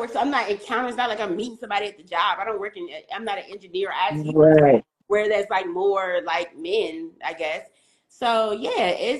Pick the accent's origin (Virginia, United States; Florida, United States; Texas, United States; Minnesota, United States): Virginia, United States; Petersburg; I'm from Petersburg, which is 30 minutes away from Richmond.